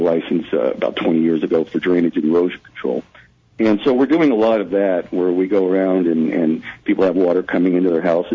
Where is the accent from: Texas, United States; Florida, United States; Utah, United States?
Florida, United States; Miami; Myself, I'm from Florida, Miami.